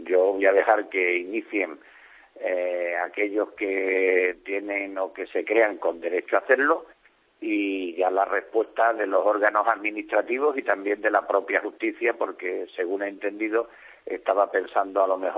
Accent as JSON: {"language": "Spanish", "country": "Spain", "said": "me duele mucho como español, me duele mucho como aficionado al fútbol"}